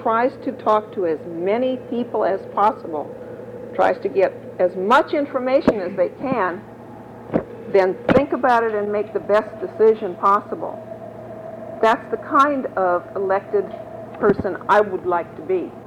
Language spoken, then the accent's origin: English; Los Angeles, California, United States; now in Hanford, United States; I grew up in Los Angeles. Moved to Hanford with my husband, who kept telling me this is God's country.